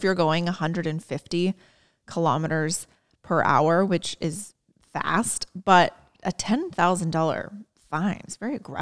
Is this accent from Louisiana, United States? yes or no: no; Indiana, United States; I'm like, we're really not that far away from home, mom. We're 6 hours from Indiana.